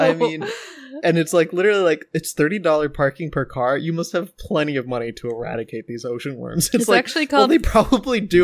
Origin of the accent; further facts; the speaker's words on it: Ohio, United States; we're from waterlocked Ohio.